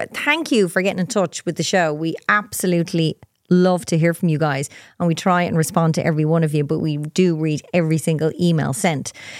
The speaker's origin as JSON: {"language": "English", "country": "Ireland", "said": "We met in Africa. She's English. I'm Irish."}